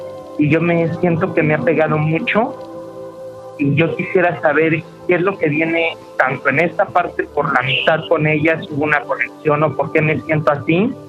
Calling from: Mexico City, Mexico; Ciudad de México, Benito Juárez

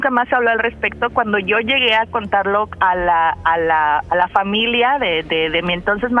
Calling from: Tampico, Tamaulipas, Mexico; De Tampico, Tamaulipas.

